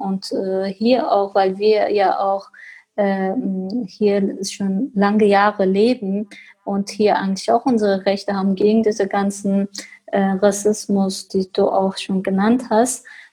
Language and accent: German; Germany; Wir sind hier mittlerweile in Deutschland. Ich bin auch hier aufgewachsen, aber mein Herz schlägt für meinem Land, für meine Heimat. Aber ein Teil von mir ist auch hier, weil ich hier auch eingebunden bin, weil ich hier auch meine Kindheit aufgewachsen bin.